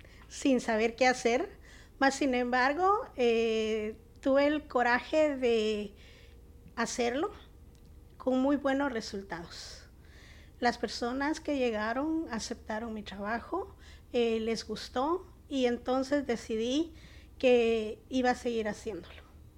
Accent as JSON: {"language": "Spanish", "country": "Guatemala", "said": "soy guatemalteca"}